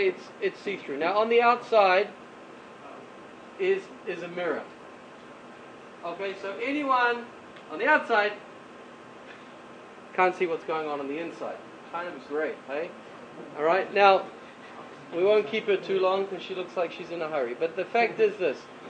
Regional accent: New Zealand; Now, when I grew up in New Zealand, besides, you know, sheep and stuff like that, which was pretty much all we had to worry about, okay?

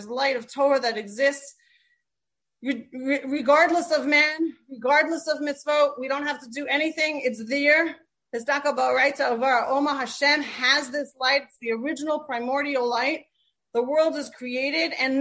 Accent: New York City, New York, United States; Personally, I grew up in the Lubavitch community in Crown Heights

